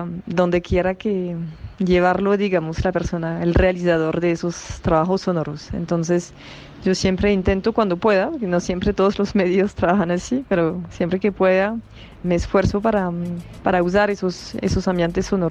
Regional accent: France; Spanish is a second language; moved away as an adult; now in Colombia; Yo soy periodista francesa, pero llevo ya más de 10 años radicada en Colombia, donde yo vivo y trabajo.

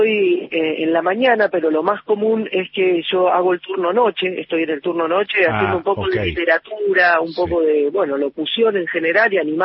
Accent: Río Gallegos, Santa Cruz, Argentina; Yo soy de Río Gallegos y conozco extensamente la Patagonia.

